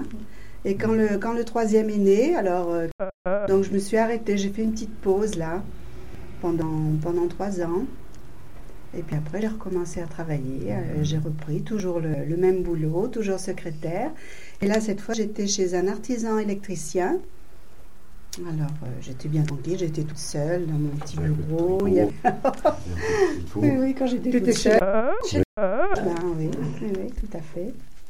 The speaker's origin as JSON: {"language": "French", "town": "Le Coteau", "region": "Auvergne-Rhône-Alpes", "country": "France", "tie": "born there"}